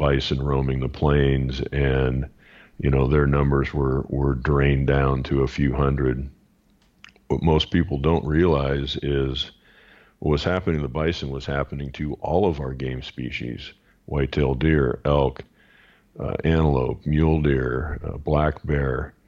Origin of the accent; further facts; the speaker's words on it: Ohio, United States; I grew up in Ohio. You know, we have a tremendous, you know, whitetail population there